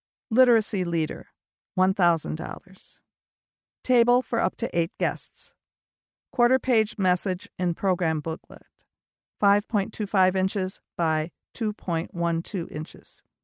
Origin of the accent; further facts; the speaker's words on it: Cambridge, East of England, United Kingdom; moved away as an adult; now in Milwaukee, United States; Having endured 17 Milwaukee winters, I consider myself a true Wisconsinite, but I am originally from Cambridge in the south of England and worked in London's music industry.